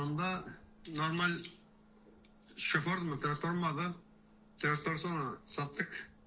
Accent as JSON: {"language": "Turkish", "town": "Ödemiş", "region": "İzmir", "country": "Turkey", "said": "Ben Ödemişliyim efendim."}